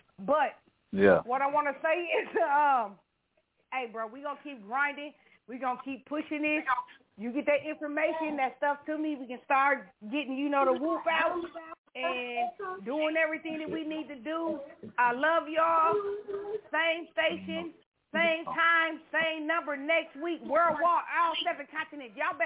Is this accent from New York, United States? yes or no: no; Philadelphia, Pennsylvania, United States; I mean, I'm in Florida, but, you know, I'm from Philly.